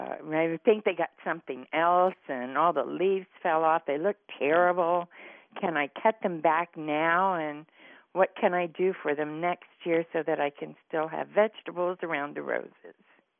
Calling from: Esmont, Virginia, United States; I'm calling from Esmont.

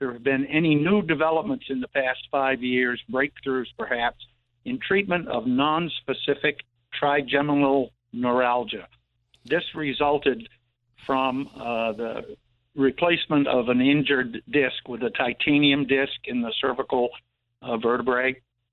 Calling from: Big Indian, New York, United States; I'm calling from Big Indian in Ulster County.

